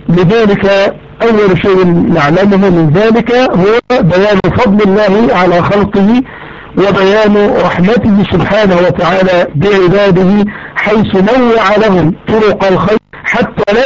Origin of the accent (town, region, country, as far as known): Egypt